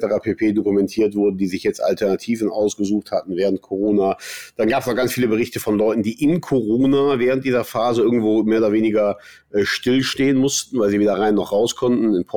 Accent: Rhineland, Germany; Also meine Verbindung als Rheinländer

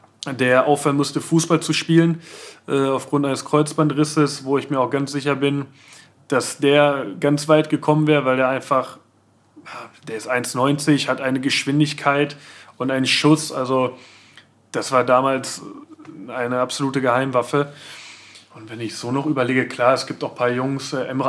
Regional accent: Dortmund, North Rhine-Westphalia, Germany; bei uns zu Hause in Dortmund ist es halt, dass meine Eltern also in unserem Haus ihre Wohnung haben, ihren Bereich.

